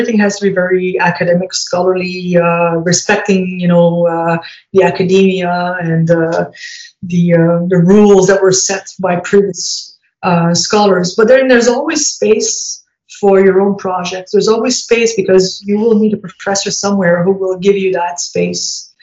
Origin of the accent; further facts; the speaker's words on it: Ontario, Canada; well, I came from Ontario